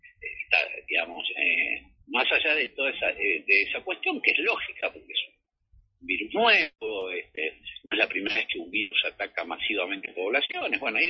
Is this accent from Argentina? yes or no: yes; Argentina; desde nuestra propia identidad peronista, pero como argentinos también